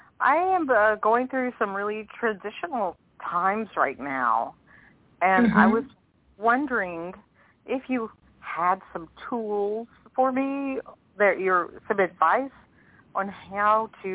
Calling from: Louisiana, United States; Louisiana.

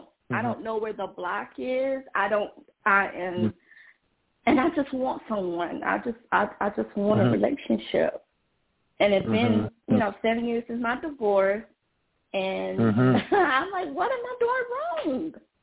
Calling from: Georgia, United States

